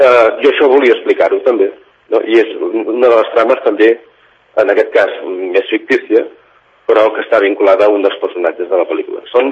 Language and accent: Catalan; Vic, Catalonia, Spain; jo quan era petit i vivia a Vic